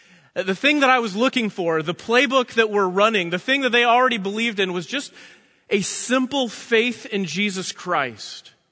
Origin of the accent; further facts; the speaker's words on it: Texas, United States; now in South Carolina, United States; I pastor a small church out in South Carolina, but I am a Texan and a proud Texan.